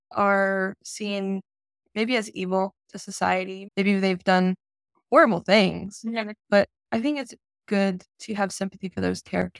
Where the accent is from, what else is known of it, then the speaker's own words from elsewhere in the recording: Idaho, United States; it's based in my home state of Idaho. And it's always helpful to go to the small towns that I'm writing about, or I've lived here my whole life